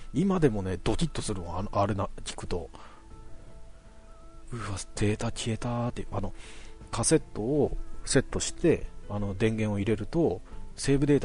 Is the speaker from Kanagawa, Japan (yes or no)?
yes; Kanagawa, Japan; 関東、まあ自分神奈川ですけど、